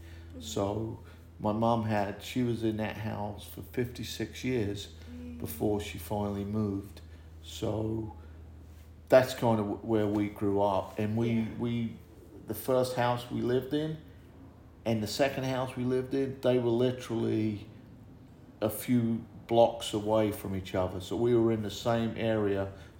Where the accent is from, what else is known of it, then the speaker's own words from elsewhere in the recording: Milton Keynes, South East England, United Kingdom; moved away; also born or lived in London; my parents lived in London. And I was born in London. I really didn't grow up in London because we moved out of London when I was like 2 years old. So there was a town called Bletchley, and they were developing a new city called Milton Keynes.